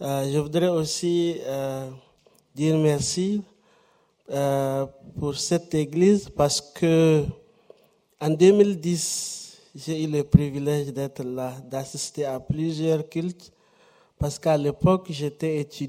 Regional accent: Niger; Je viens du Niger. Niger, un pays de l'Afrique de l'Ouest, un pays sahélien.

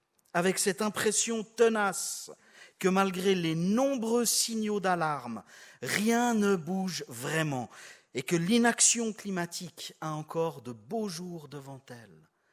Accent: Switzerland; On entend de plus en plus, aussi chez nous en Suisse, cette formule choc.

